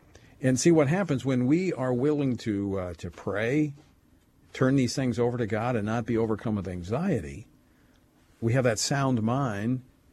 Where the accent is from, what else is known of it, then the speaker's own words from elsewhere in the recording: Louisiana, United States; faced with these various natural disasters in my home state of Louisiana